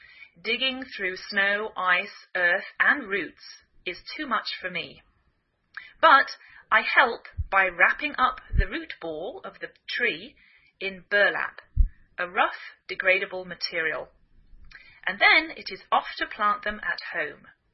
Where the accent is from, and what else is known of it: England, United Kingdom; now in United States